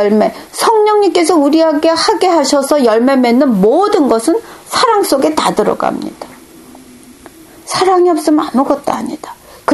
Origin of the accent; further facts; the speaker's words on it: South Korea; moved away as an adult; now in Japan; 제가 한국에서 자라서 제일교포하고 결혼을 해서